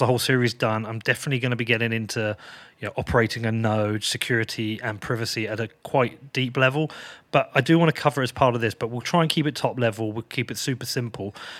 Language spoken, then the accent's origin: English; United Kingdom; we're from Western countries, you know, you're from the US, I'm from the UK.